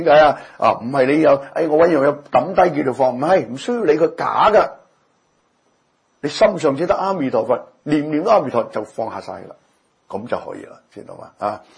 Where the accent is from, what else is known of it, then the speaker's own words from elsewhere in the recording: Guangdong, China; 啊，我哋廣東人講，你阻住個地球轉